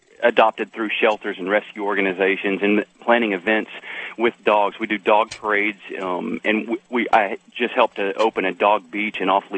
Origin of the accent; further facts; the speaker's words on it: Ozark, Alabama, United States; I grew up in South Alabama in a small town called Ozark, 13,000 people, and we grew up in the country.